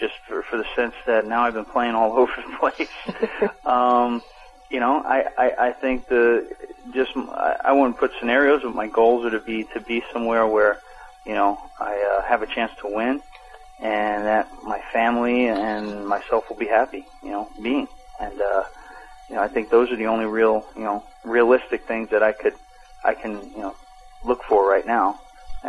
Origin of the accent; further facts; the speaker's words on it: New York, United States; I grew up in New York